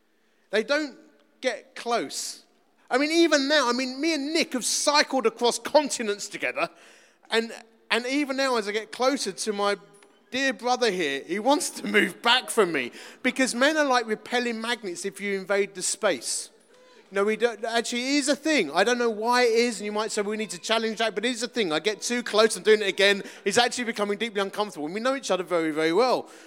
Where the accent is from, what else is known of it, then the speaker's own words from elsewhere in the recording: Romford, London, United Kingdom; And at the end of it, we said goodbye, and I come from Romford.